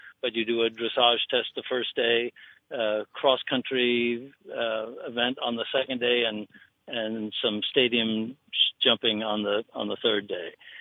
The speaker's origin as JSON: {"language": "English", "region": "New York", "country": "United States", "tie": "born or raised there", "said": "So I grew up riding on Long Island."}